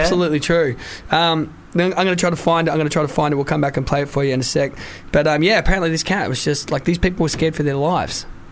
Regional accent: Wales, United Kingdom; But I'm Welsh.

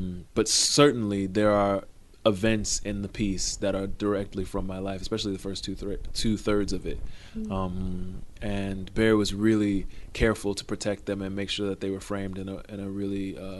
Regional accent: Miami, Florida, United States; I sort of got down, I thought, got down as much of the feeling of growing up in Liberty City in Miami as possible, and then kind of left it.

